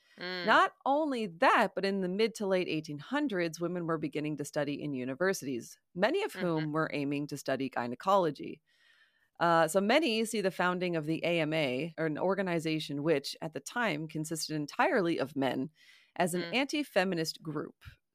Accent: Canada; I mean, you know, I'm Canadian, so it's not like we would ever learn that stuff in school.

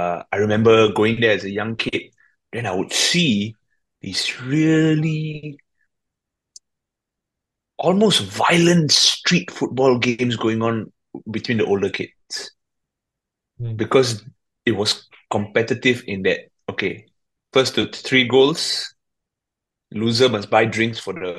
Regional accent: Bedok, Singapore; In the neighborhood I grew up in Bedok, there was maybe a few Indian families that were in the vicinity.

